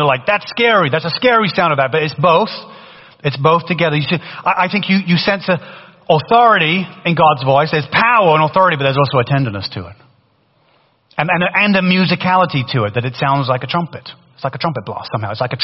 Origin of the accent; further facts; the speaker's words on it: England, United Kingdom; accent: British; moved away; When I first moved from England, my British accent was stronger. And now no one knows where I'm from now.